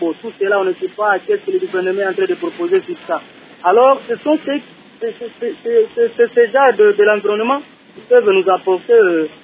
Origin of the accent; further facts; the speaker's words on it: DR Congo; ici chez nous en RDC